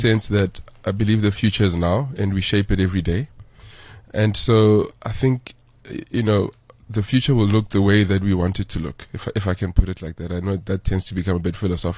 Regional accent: Soweto, Gauteng, South Africa; Where am I from is in, where was I born? I was born in Soweto, at Deep Kloof Clinic. Grew up, so Orlando East, Deep Kloof.

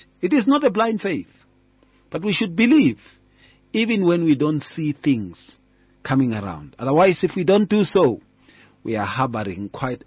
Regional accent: Atteridgeville, Gauteng, South Africa; When we were growing up in Attridgeville

